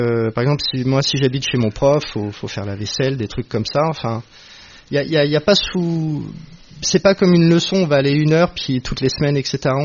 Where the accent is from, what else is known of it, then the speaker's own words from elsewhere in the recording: Varanasi, Uttar Pradesh, India; comme on vient de la ville de Bénarès, on s'est tous rencontrés là-bas, qui est la ville de Shiva